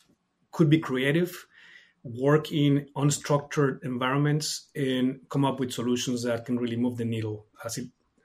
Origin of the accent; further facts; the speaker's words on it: Mexico City, Mexico; I am originally from Mexico City, and I'm an architect by trade.